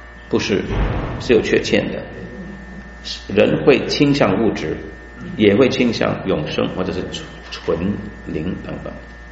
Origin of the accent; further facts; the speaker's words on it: China; 比方说我们中国人是最傲慢的民族之一啊